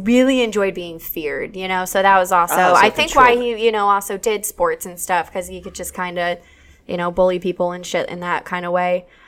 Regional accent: Pennsylvania, United States; Only I search for my home state of Pennsylvania.

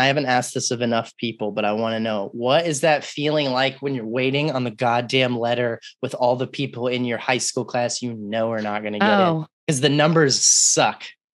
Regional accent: Arlington, Texas, United States; also born or lived in Austin; I grew up in Arlington, but I don't know what any of that shit means.

